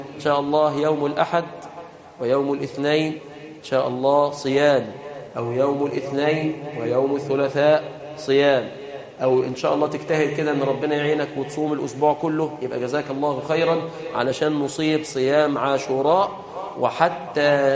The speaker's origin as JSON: {"language": "Arabic", "country": "Egypt", "said": "اللهم احفظ بلادنا مصر عزيزة قوية"}